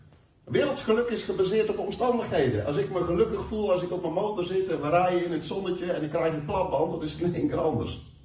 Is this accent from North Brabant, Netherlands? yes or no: yes; North Brabant, Netherlands; Nou, ik kom uit Brabant.